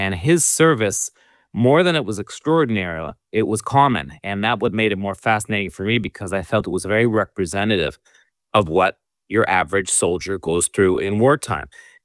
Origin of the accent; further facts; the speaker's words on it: Israel; also born or lived in Boston, United States; now in Canada; I myself was actually born in Boston because my parents moved to the U.S. and then moved to Israel when I was young. So I'm a Canadian-American Israeli.